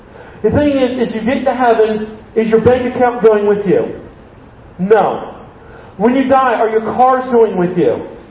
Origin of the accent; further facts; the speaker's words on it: United States; So don't think that I'm special because I'm an American.